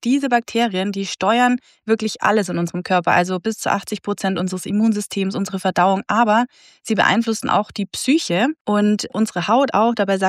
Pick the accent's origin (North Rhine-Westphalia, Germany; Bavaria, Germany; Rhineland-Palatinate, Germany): Bavaria, Germany; Aber ich bin ja aus Bayern und dementsprechend sage ich Karottensuppe